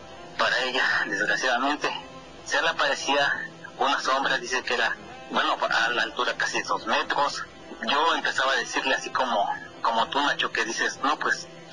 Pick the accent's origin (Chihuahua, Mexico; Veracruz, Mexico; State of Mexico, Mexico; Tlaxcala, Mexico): State of Mexico, Mexico; Chalco; now in United States; Estado de México, voy a Chalco.